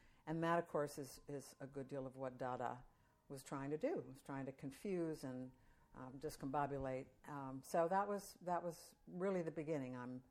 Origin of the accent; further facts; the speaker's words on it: Chicago, Illinois, United States; also born or lived in New York; I was born in Chicago, Illinois, in 1945.